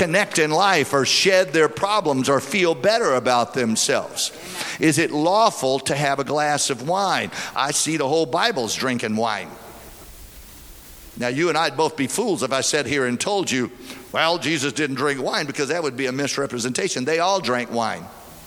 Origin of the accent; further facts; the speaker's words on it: Louisiana, United States; Hey, I'm from South Louisiana.